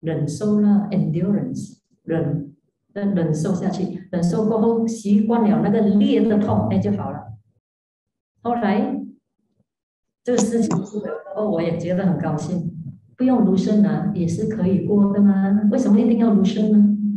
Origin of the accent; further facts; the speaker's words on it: Malaysia; now in United States; 你要记得我是来自马来西亚的，我不是 local born American 呢，我是来自马来西亚的。